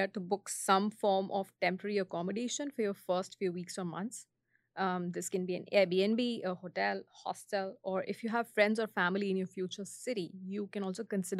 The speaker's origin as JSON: {"language": "English", "country": "India", "second_language": "English", "moved": "yes", "lives_now": "Canada", "said": "I had moved to Canada from India, and compared to my home country, the banking sector and products in Canada were very different."}